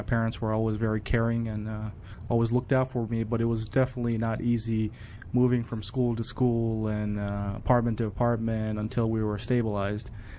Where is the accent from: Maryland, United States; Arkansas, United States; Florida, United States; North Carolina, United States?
Maryland, United States; Yes, I grew up in Maryland pretty much my entire life, except for the period when I was in the military.